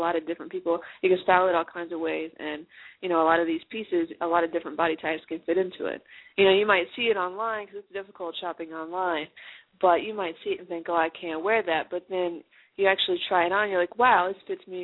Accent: Kentucky, United States; also born or lived in Los Angeles; now in Louisville, United States; I'm from Kentucky originally. I grew up in the country. I've been living in Los Angeles for the past few years, but coming back to Kentucky is interesting

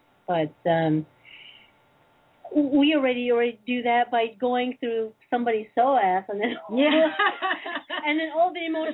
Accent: Philippines; Dude, I'm Filipino.

